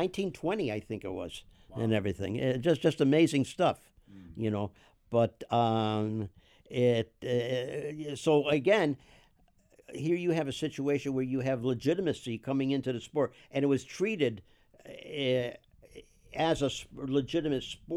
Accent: Springfield, Massachusetts, United States; I'm from Springfield, Mass.

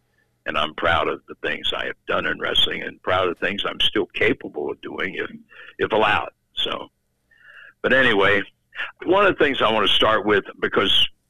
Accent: Cincinnati, Ohio, United States; I'm proud of where the hell I grew up in Cincinnati. And I didn't have to fight my way to school or home.

